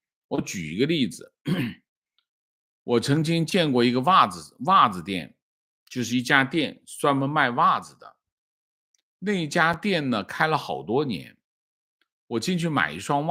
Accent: Wannian County, Jiangxi, China; 我就是万年县人，我不在那里教书，我在那成长啊。我是1976年离开，我在那里生活了8年，是整个厂子搬到了万年县啊。我的童年是在万年生活的啊。

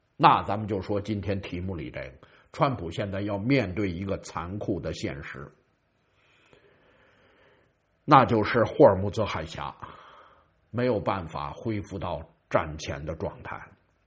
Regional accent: Beijing, China; 我们北京话讲抽押去

